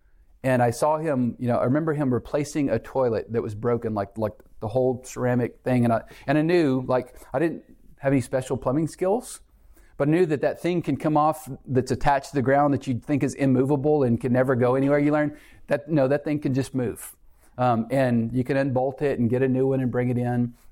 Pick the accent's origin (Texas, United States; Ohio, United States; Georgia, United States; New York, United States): Texas, United States; We would go out to the farm and wonderful place where we grew up in Texas.